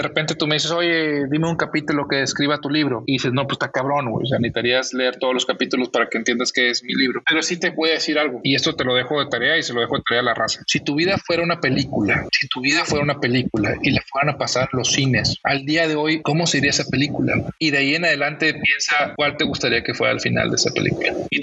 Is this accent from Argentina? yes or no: no; Matamoros, Tamaulipas, Mexico; Que si tú fueras a Matamoros, Tamaulipas, de donde yo soy, te darías cuenta que las posibilidades de hacer lo que yo hice es una en 1,000,000.